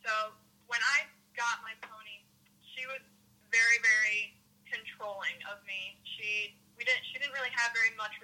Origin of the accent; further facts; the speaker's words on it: Iowa, United States; I'm from Iowa. I'm 15 years old.